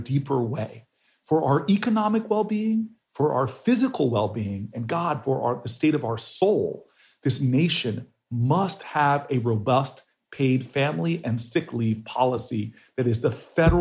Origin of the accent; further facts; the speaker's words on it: New Jersey, United States; and you know that I'm a Democrat from New Jersey